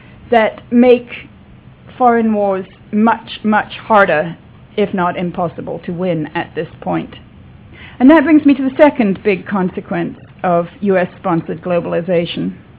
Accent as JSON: {"language": "English", "region": "England", "country": "United Kingdom", "tie": "born or raised there", "said": "I grew up in England in the 1950s and 1960s when, you know, British power was disappearing around the world rather rapidly."}